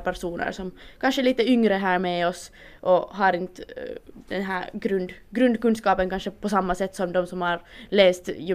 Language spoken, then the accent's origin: Swedish; Finland; hemma i Finland.